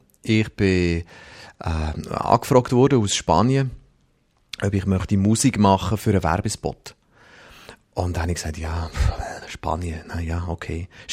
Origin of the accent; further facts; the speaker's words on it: Switzerland; accent: Lucerne-Aargau Swiss German; Und ich habe so einen Luzerner Aargauer Dialekt, der ist nicht so gesangsfreundlich.